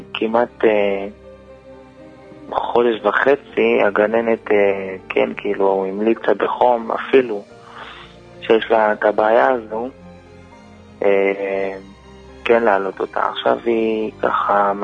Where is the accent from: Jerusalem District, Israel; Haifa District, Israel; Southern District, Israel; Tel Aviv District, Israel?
Jerusalem District, Israel; אנחנו מאזור ירושלים.